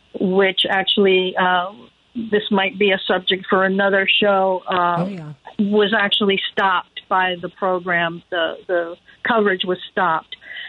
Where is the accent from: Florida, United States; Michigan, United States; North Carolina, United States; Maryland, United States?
Florida, United States; also born or lived in New York; I'm down in Florida now, in my hometown, and had to basically transfer into the National Responder Program.